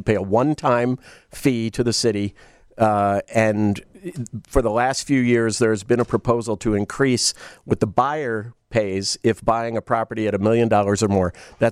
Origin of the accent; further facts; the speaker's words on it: Philadelphia, Pennsylvania, United States; born there; I was born in Philadelphia, where there are a lot of stone houses, limestone houses that are 200-300 years old